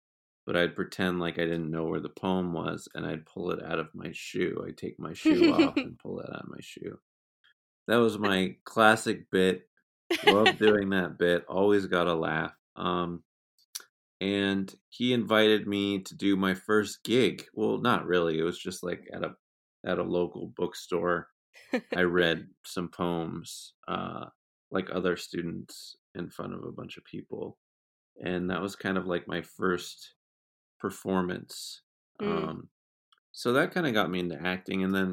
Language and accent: English; Exeter, New Hampshire, United States; I'm from Exeter, New Hampshire, and you have no idea. You're like, how do I even get to Los Angeles?